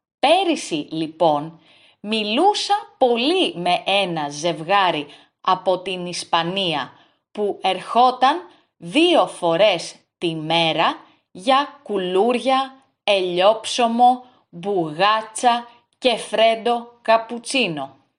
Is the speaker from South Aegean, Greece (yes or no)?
yes; Kimolos, South Aegean, Greece; Εγώ λοιπόν μεγάλωσα και μένω στην Κύμολο. Η Κύμολος είναι μικρή. Όταν πηγαίναμε στο σχολείο, ήμασταν μόνο 7 παιδιά γεννημένα το 1999.